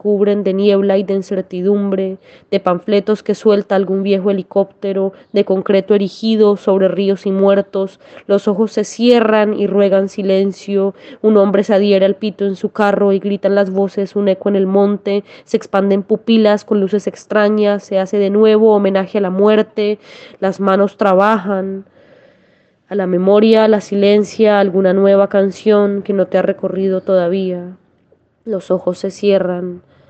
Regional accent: Bogotá, Bogotá Capital District, Colombia; Soy poeta e investigadora queer. En este momento no estoy en Colombia, pero soy de Bogotá

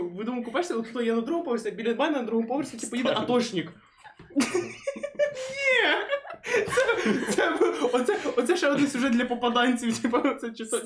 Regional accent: Ternopil, Ternopil Oblast, Ukraine; А я типа з Тернополя.

